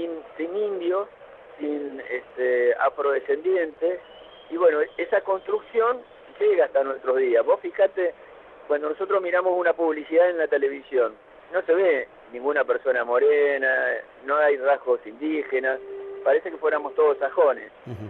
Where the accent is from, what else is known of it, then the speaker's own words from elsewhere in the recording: Santa Cruz, Argentina; los que somos hijos de Santa Cruz, los que somos argentinos, los que somos latinoamericanos